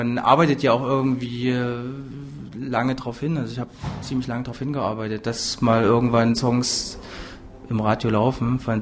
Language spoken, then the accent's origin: German; Eisenach, Thuringia, Germany; Das ist meine Heimat. Hier bin ich aufgewachsen.